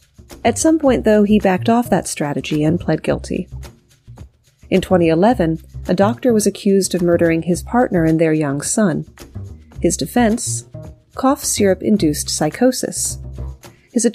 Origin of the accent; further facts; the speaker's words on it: Virginia, United States; A woman in my home state of Virginia